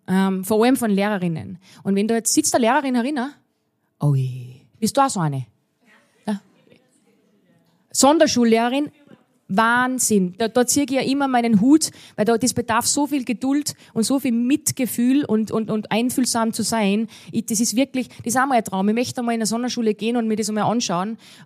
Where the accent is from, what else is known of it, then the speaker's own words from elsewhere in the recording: Wagrain, Salzburg, Austria; ich bin aufgewachsen in Wagrain und ich war immer schon ein bisschen anders.